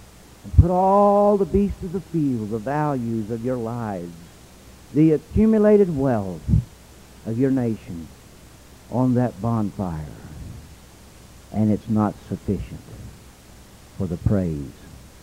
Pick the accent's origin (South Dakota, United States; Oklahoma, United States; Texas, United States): Oklahoma, United States; Moore; I was born out in Oklahoma. Kathy was born in the same town I was born in Oklahoma City, and we moved out east of a little town called Moore, Oklahoma, out in the country.